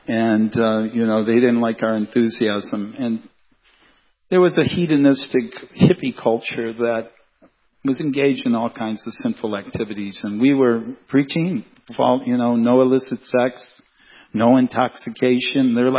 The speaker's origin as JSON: {"language": "English", "country": "India", "said": "I said, I'm from India. What do you mean? This is how we drive there."}